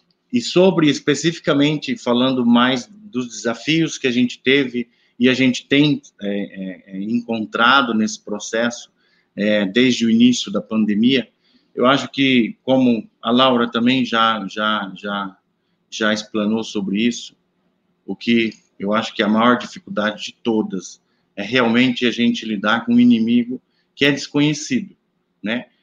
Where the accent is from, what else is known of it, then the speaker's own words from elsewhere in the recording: Itamarana, Brazil; eu sou enfermeiro de formação também e sou daqui de Itamarana.